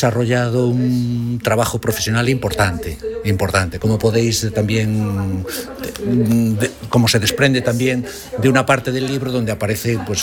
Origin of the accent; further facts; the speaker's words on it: Galicia, Spain; un poco diríamos como buenos gallegos, que depende, ¿no?